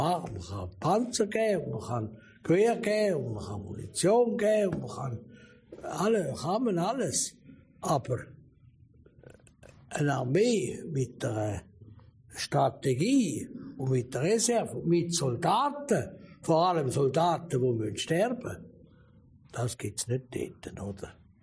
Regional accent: Switzerland; also ich bin ja ein Schweizer, ein Offizier, ich bin Regimentskommandant von der Schweizer Armee.

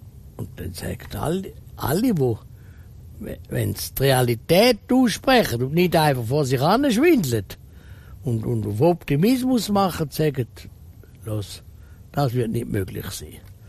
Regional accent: Switzerland; ich bin Schweizer Industrieller und Politiker.

